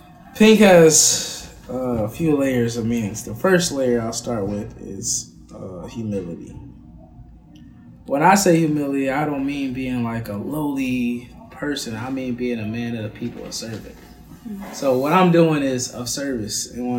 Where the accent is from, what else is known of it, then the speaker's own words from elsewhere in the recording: Philadelphia, Pennsylvania, United States; because I'm from West Philly … the whole Fresh Prince thing.